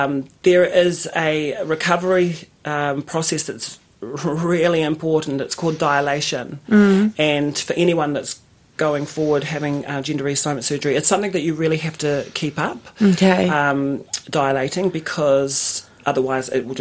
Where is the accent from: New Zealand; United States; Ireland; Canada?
New Zealand; Masterton, Wellington; And I've travelled a lot, so I'm quite worldly. And this is my hometown, Masterton, but you know, I belong to the world.